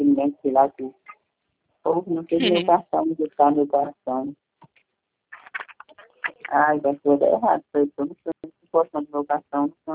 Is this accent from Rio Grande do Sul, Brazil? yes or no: no; Santarém, Pará, Brazil; born there; Não, nasci em Santarém.